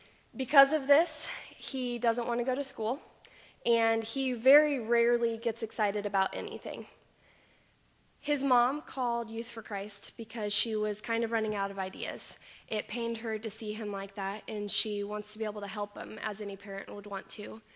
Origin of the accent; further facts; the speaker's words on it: Greensburg, United States; Just to give you a little history, I grew up in Greensburg and actually went to this church until I think I was about in the third grade.